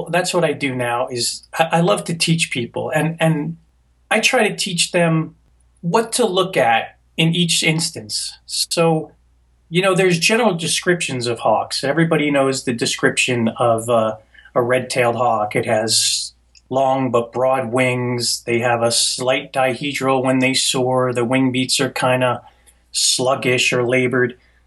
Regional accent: New Jersey, United States; Well, I grew up in New Jersey. So, and I went to school in South Jersey, which was very close to Cape May Point

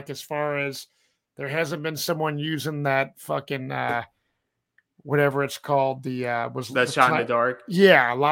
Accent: Cincinnati, Ohio, United States; And I'm happy that Johnny is going to be coming to my hometown yet again. We've done this in Cincinnati before.

